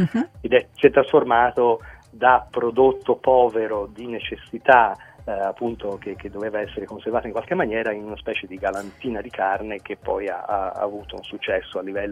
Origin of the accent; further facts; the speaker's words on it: Florence, Tuscany, Italy; Da fiorentino devo per forza di cose fare una menzione particolare per il lampredotto